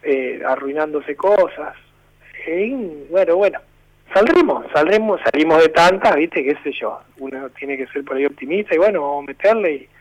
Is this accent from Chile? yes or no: no; Santa Fe, Argentina; viste cómo somos acá en Santa Fe, como los argentinos